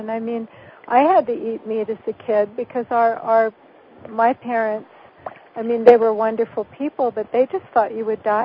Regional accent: California, United States; one good thing in my case was that I grew up in California. So when I was a child, we did eat meat

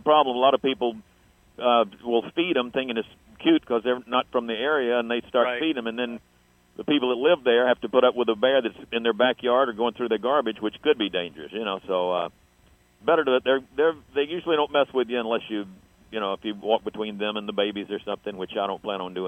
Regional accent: Marianna, Florida, United States; now in Ocala, United States; I'm from Florida originally, from Mariana, which is in northwest Florida.

